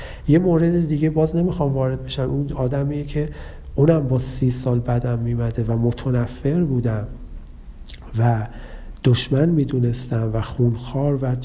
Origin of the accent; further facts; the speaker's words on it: Iran; ما ایرانی هستیم، در ایرانی متولد شدیم که مولانا داره، در ایرانی درس خوندیم و رشد کردیم